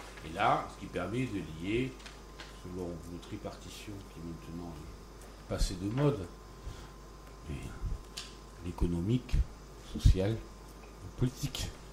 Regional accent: Bordeaux, Nouvelle-Aquitaine, France; parce que c'est Bordeaux, parce que je suis bordelais

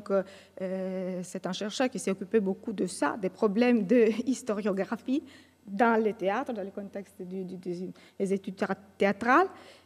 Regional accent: Bologna, Emilia-Romagna, Italy; born there; parce que je suis née à Bologne, et je suis née à la fin des années 60

